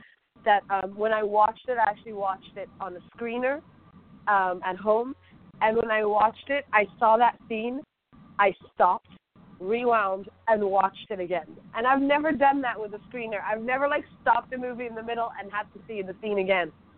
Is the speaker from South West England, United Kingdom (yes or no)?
no; London, United Kingdom; luckily, you know, I grew up in London, so I could also play like the British roles